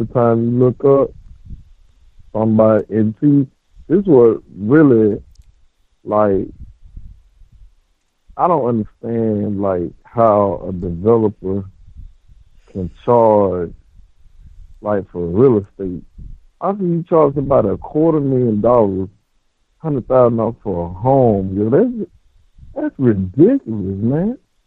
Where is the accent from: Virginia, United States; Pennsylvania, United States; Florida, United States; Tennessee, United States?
Florida, United States; Winter Garden; born there; Down here. It's considered Winter Garden, you know, outside of Orlando.